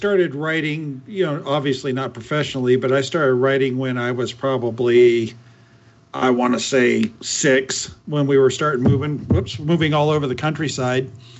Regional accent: California, United States; born there; Okay, now, technically, I was born in California, and because we wandered everywhere, I could claim eight states.

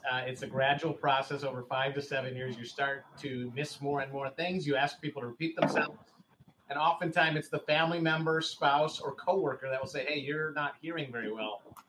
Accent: Michigan, United States; So born and raised in Michigan, I went to University of Michigan for undergraduate studies as well as medical school.

